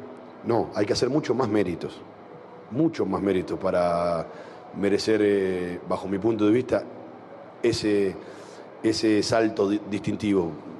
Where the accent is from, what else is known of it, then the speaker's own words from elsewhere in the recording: Argentina; now in Mexico; quizás porque soy argentino y vengo de un país donde un futbolista que hace 7 goles en Boca, en River o en cualquier equipo, no se reclama que vaya a la selección.